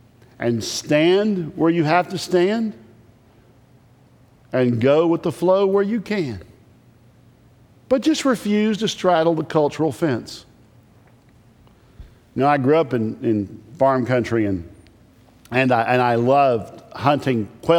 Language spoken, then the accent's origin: English; United States; As an American, you can stand for what is right and what is true